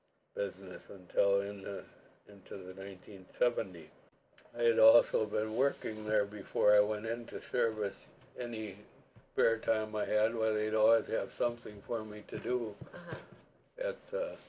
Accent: Mount Horeb, Wisconsin, United States; born there; I was born in Mount Horeb on March 14, 1926.

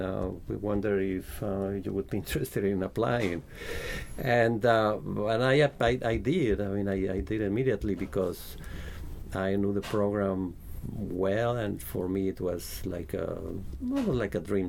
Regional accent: Mexico; Yeah, well, I am from Mexico, and I studied general agriculture for my bachelor's. Then I work in the highlands in Mexico, and then in the tropics too.

